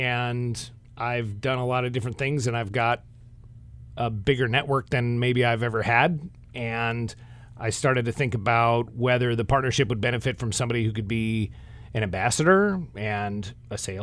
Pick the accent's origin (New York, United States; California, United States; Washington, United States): Washington, United States; Puyallup; I'm originally from Puyallup, Washington. I ended up at Southern Oregon State College